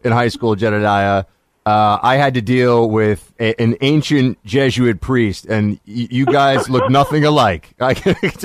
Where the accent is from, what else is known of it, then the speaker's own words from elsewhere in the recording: Manhattan, New York, United States; oh, well, I'm from Manhattan, so I don't really count.